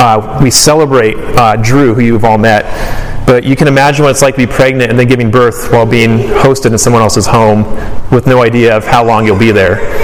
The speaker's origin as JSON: {"language": "English", "country": "Malaysia", "tie": "born or raised there", "said": "when I was a youth growing up in Malaysia."}